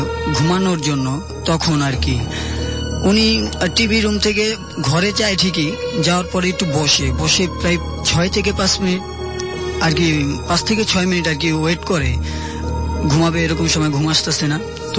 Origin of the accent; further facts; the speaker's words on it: Bhola, Barisal Division, Bangladesh; আমি ভোলা থেকে এসেছি।